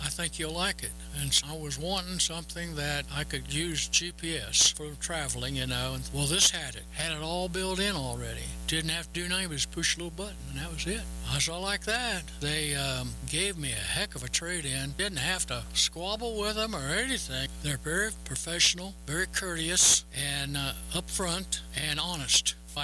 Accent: Arapahoe, Oklahoma, United States; I might introduce myself. … from Arapahoe, Oklahoma.

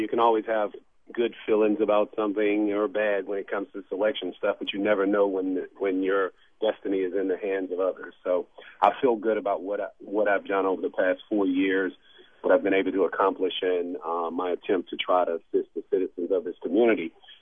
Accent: Louisiana, United States; once I made it back here to Louisiana into my hometown area

